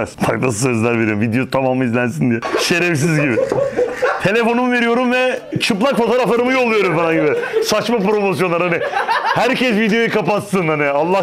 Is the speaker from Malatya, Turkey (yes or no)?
no; Bayburt, Turkey; Giyosunu gere gere Bayburtluyum ben de.